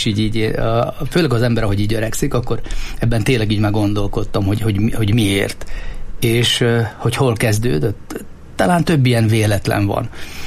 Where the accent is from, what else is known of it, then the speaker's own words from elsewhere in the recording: Lučenec, Banská Bystrica Region, Slovakia; én Losoncról származom, Felvidékről